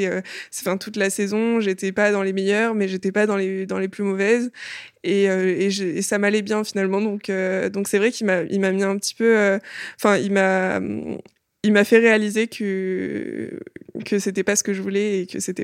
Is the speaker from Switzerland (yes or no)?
no; Marseille, Provence-Alpes-Côte d'Azur, France; now in Paris region, France; Je suis née à Marseille et j'ai grandi à Marseille. Et en 2015, on a déménagé pour la région parisienne.